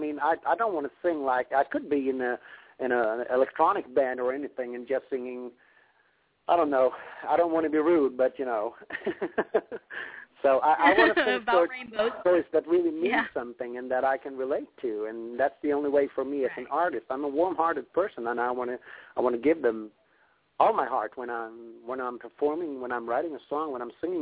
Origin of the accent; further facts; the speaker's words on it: Strängnäs, Södermanland, Sweden; in a big bar in my hometown, a beautiful town by a very beautiful lake, and it's called Strängnäs